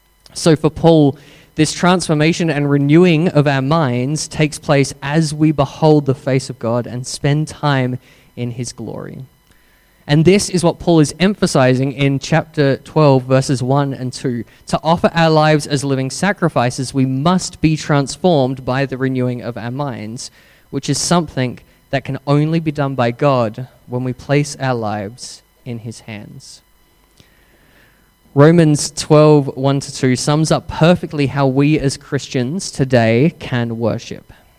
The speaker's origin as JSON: {"language": "English", "country": "United Kingdom", "said": "I say transformed. I'm very British."}